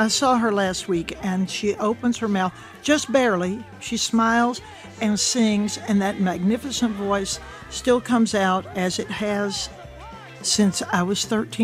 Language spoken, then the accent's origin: English; Louisiana, United States; You know, I grew up in Louisiana on the Gulf Coast at a time when the biggest stars in music were piano players.